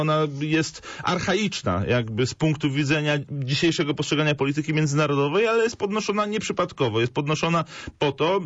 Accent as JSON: {"language": "Polish", "town": "Poznań", "region": "Greater Poland Voivodeship", "country": "Poland", "said": "Bo ja doceniam to, że jako poznaniak, że my jesteśmy oszczędni"}